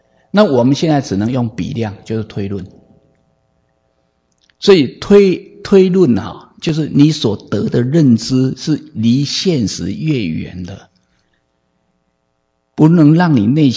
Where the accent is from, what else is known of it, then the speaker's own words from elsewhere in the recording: Taiwan; 因为我知道我家在台湾，因为我从台湾来的，